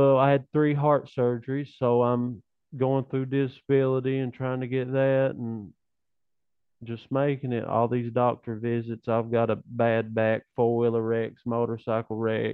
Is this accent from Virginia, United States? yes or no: no; Hazard, Kentucky, United States; also born or lived in Martin; I was born in Martin. Well, that's sort of Floyd County, but I was raised in Hazard, Kentucky, and really raised where the Fugit area is.